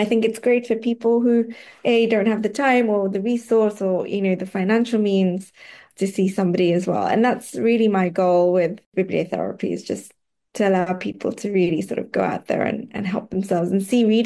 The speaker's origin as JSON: {"language": "English", "country": "Kenya", "tie": "born or raised there", "said": "I grew up in Kenya, so not far from South Africa"}